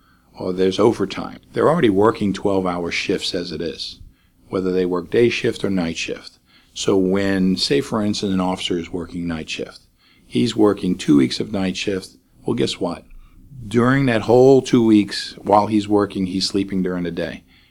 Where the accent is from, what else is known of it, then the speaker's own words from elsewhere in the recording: New York, United States; now in Slidell, United States; When my wife and I first moved here, or first seen Slidell, I mean, we're from New York, so originally.